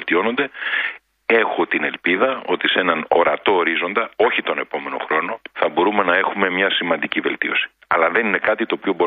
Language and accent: Greek; Greece; Το έχουμε ξεκαθαρίσει αυτό, νομίζω, συλλογικά σαν Έλληνες και σαν πολιτικός κόσμος